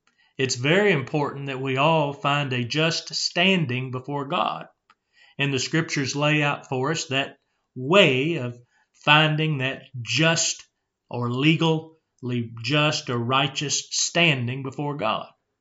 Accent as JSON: {"language": "English", "country": "United States", "said": "as an American, I certainly appreciate the buffet system that we have in this country"}